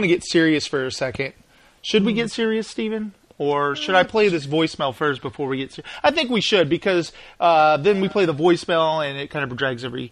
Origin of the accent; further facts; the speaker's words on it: England, United Kingdom; Just because I'm from England, why do you play the yakety sax?